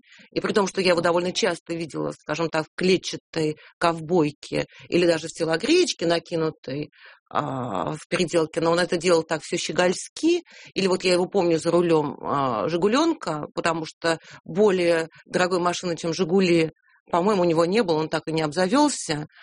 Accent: Moscow, Russia; как коренная москвичка

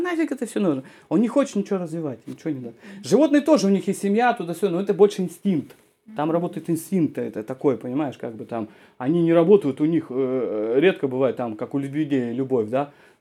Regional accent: Novokuznetsk, Kemerovo Oblast, Russia; born there; Где он родится, например, я родился на Кузнецке, да, и мне объясняли.

